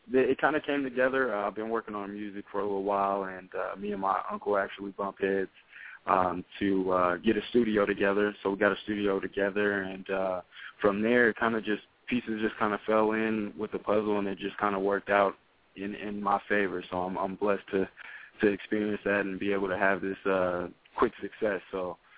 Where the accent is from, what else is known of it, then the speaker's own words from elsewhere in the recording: Portland, Oregon, United States; moved away as an adult; now in Reno, United States; once I moved to Reno, I'm originally from Portland, Oregon. I moved down to Reno probably about 5 years ago.